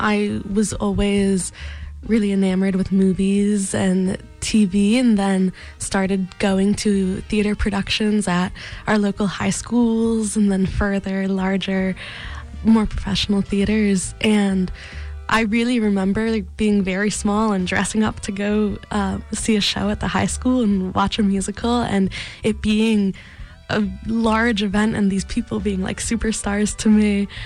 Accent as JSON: {"language": "English", "town": "Baltimore", "region": "Maryland", "country": "United States", "lives_now": "Pittsburgh, United States", "said": "So I'm originally from Baltimore, and I moved up to Pittsburgh to go to college at Point Park University, and I've been sticking around for a little bit."}